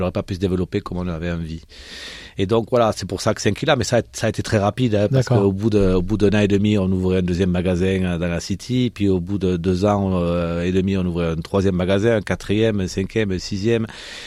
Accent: Toulouse, Occitanie, France; also born or lived in Paris; je suis toulousain et donc j'ai appris, j'ai fait l'école hôtelière dans le sud de la France, mais j'ai vraiment appris mon métier à Paris. J'ai passé 10 ans à Paris

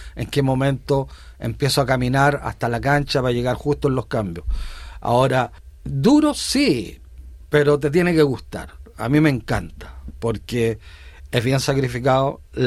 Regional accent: Chile; moved away as an adult; now in Australia; se dio la oportunidad de venir a Australia. Y desde que salí de Chile

